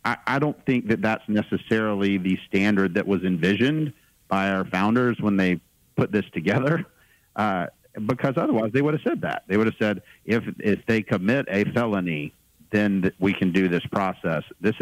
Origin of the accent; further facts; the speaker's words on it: United States; At the end of the day, the Constitution, we're Americans. I am an American.